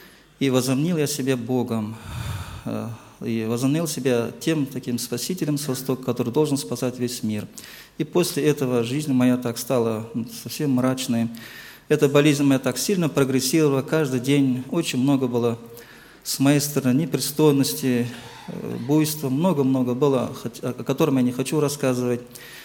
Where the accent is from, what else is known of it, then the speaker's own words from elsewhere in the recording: Karakalpakstan, Uzbekistan; Я сам родом из Узбекистана, как уже брат сказал, в Каракалпакской автономной республике.